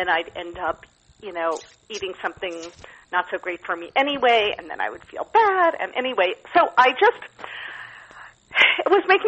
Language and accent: English; Brooklyn, New York, United States; I am from Brooklyn.